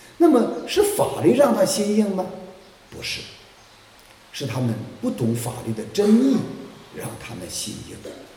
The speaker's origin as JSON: {"language": "Chinese", "country": "China", "said": "所以我们中国文化真需要天主的福音，因为我们中国人几乎没有安息日。"}